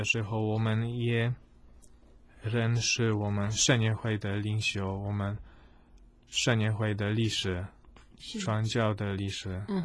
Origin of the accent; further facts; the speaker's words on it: Poland; first language Polish; Chinese is a second language; 虽然我们是这是我们的母语，对神父来说的很重要的，以后讲道理辅导讲话表现也很重要，所以他们教我们怎么怎么讲波兰话，